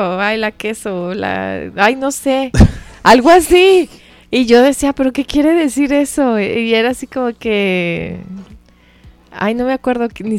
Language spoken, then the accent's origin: Spanish; Mexico; No es tanto que no soy mexicana o que ya me olvidé